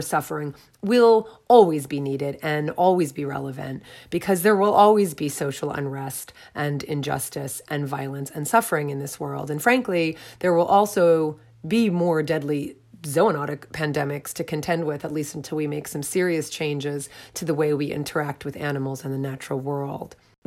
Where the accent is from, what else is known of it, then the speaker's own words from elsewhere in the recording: United States; In the United States, my home country, COVID-19 has claimed the lives of 131,120 Americans.